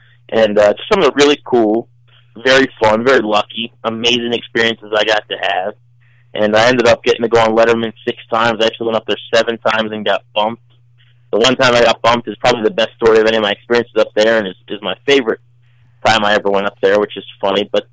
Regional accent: King George County, Virginia, United States; either Pittsburgh-based or, you know, in King George County, my hometown.

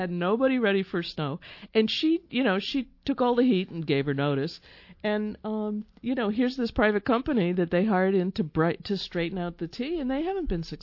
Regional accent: Boston, Massachusetts, United States; Sorry, I'm such a Bostonian.

